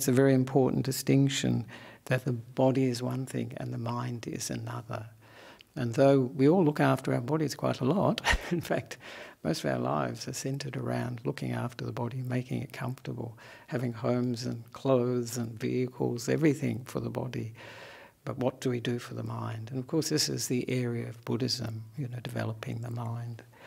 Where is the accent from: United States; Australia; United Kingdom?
Australia; Perth, Western Australia; born there; also born or lived in Sri Lanka; I'm an Australian monk who was born in Perth